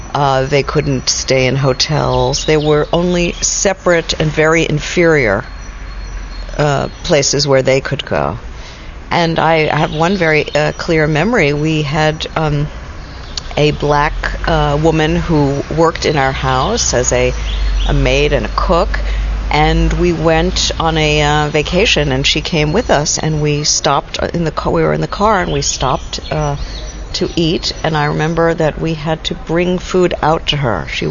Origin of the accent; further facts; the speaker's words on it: Baltimore, Maryland, United States; I grew up in Baltimore, Maryland, which was in the near south of the United States.